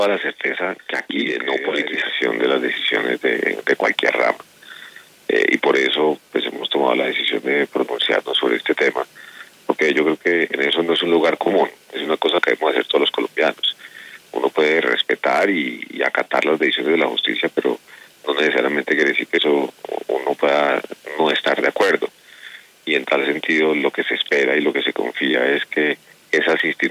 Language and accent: Spanish; Colombia; porque igual ya como colombianos tenemos suficientes problemas derivados del coronavirus